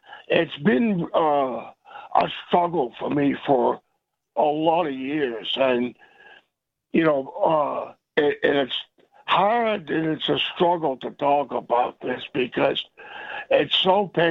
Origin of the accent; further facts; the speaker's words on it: Concord, United States; born there; When I was born in over in Concord in 64, I mean, unbeknownst to me at the time, you know, I left the state hospital and I bounced around for the first 3 to 5 years of my life, you know, in foster homes.